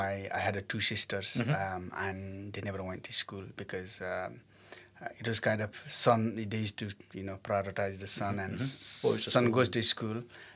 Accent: Nepal; So when we grew up in Nepal, armies and police is not taken very nicely.

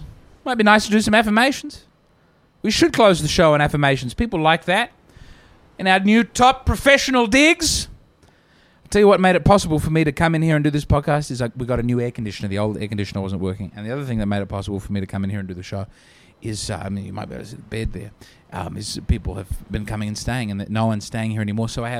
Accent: Australia; But to not have blue tack at an office shop was so confronting to me as an Australian that I exploded.

